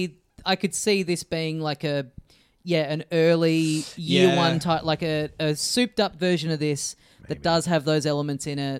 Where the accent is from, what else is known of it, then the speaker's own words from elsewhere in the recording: Australia; as an Australian